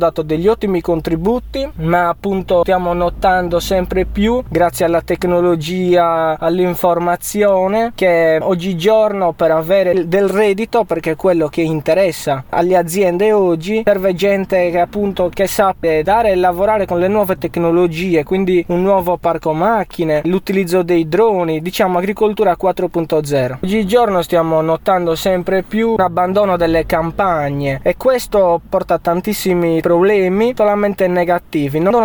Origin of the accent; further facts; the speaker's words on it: Escalaplano, Sardinia, Italy; vengo da Scalaplano, ho 21 anni